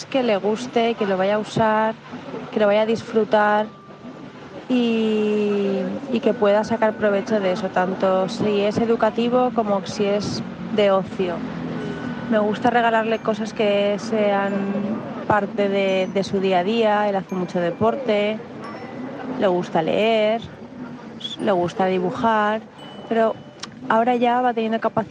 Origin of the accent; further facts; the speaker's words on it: Valencia, Valencian Community, Spain; de Valencia.